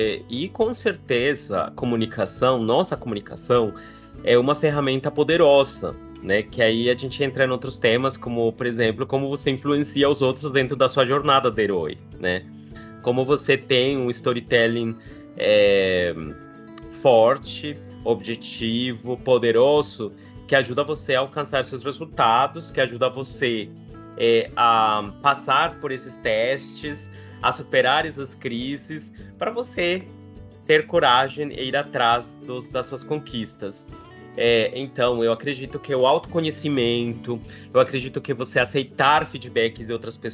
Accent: Colombia; Portuguese is a second language; até pela minha nacionalidade, que é da Colômbia, sou da Colômbia

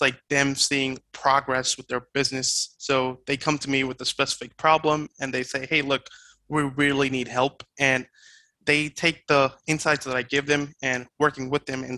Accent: India; English is a second language; also born or lived in South Korea; I'm originally from India, and I am in India right now as well. So I used to live in Korea. I did like my schooling there. I was there for around 7 years.

